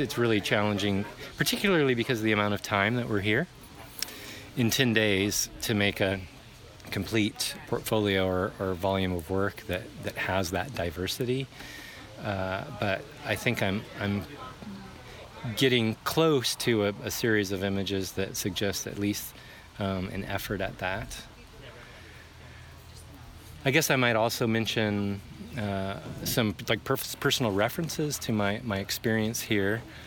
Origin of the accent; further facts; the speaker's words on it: Missoula, Montana, United States; I'm from the United States, where I live and teach at the University of Montana in Missoula, Montana.